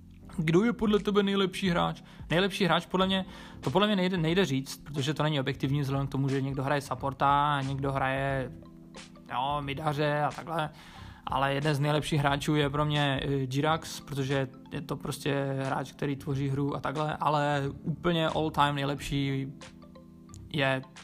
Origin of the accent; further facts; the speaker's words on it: Ostrava, Moravian-Silesian Region, Czechia; to už asi víte. Pocházím z Ostravy a je mi 27 let.